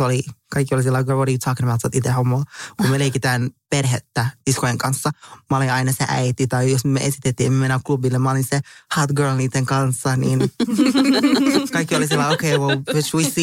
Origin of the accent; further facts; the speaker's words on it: Helsinki, Uusimaa, Finland; also born or lived in Kuopio; Mä synnyin täällä, joo, Kuopiossa. Sitten mä muutin 3-vuotiaana, jos mä muistan oikein, niin Helsinkiin.